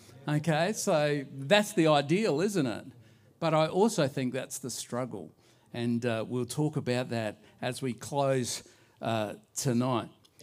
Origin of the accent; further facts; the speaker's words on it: Auckland, New Zealand; born there; I was born on the 16th of July, 1965. I'm glad that's up there, otherwise I forget. That I was born in Auckland, New Zealand